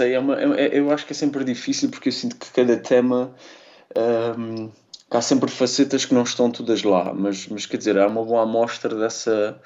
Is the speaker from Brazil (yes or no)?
no; Azores, Portugal; Ainda para mais sendo açoriano, o que é que me acontecia?